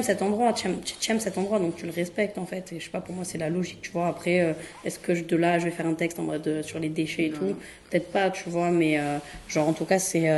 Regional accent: Marseille, Provence-Alpes-Côte d'Azur, France; pour moi en tant que Marseillaise et tout

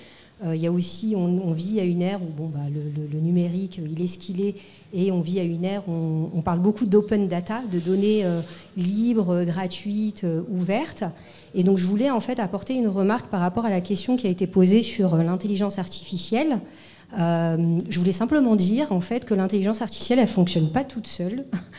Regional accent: Nice, Provence-Alpes-Côte d'Azur, France; puisque je suis niçoise aussi

